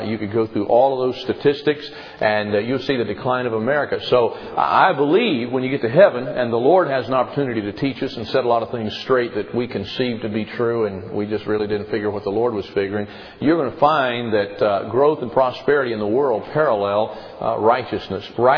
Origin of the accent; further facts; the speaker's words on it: United States; And it's one of the disadvantages to being an American. Our history is so short